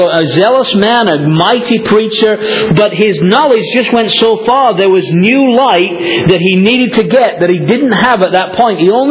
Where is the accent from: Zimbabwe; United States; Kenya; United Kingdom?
United Kingdom; Leeds, Yorkshire and the Humber; We lived in Leeds, in England. That's where my hometown is.